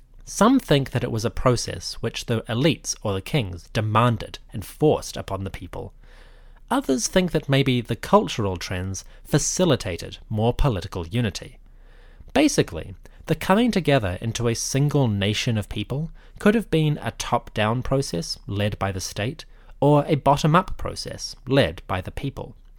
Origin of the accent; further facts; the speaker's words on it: New Zealand; and I am from New Zealand.